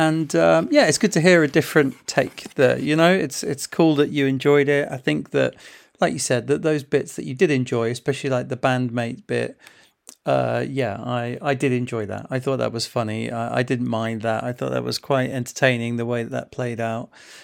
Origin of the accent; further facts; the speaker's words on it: England, United Kingdom; Maybe I'm just being a bit too harsh because I'm English and kind of know … that well.